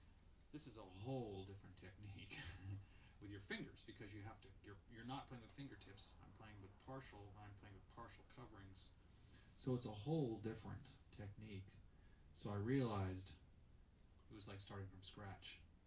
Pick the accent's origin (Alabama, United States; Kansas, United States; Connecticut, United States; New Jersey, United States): Connecticut, United States; and luckily I lived in, I grew up in Connecticut, so I had access to New York City